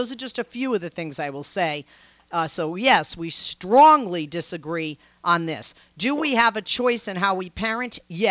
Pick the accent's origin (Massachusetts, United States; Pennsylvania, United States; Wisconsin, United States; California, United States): Massachusetts, United States; When I was a kid, we lived... I grew up outside of Boston, right? 6 feet from my front yard was a river, and down the street was a beach.